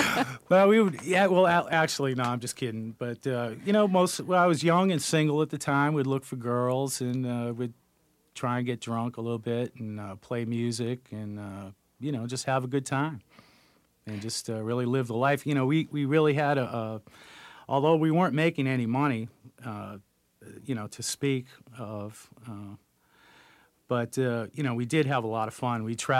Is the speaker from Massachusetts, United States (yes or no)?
yes; Boston, Massachusetts, United States; Growing up in Boston and listening to WILD